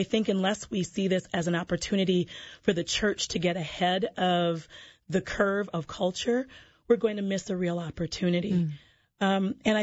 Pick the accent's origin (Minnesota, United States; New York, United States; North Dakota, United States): Minnesota, United States; Saint Paul; Well, I'm born and raised here in the Twin Cities, and that is significant in many ways. Growing up in St. Paul, I grew up in a liturgical background that had very, very few persons of color in it